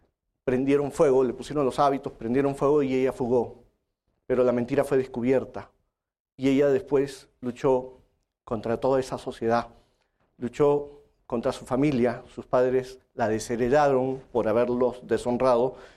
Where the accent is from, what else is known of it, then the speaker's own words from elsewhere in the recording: Peru; En mi país, en la ciudad de Arequipa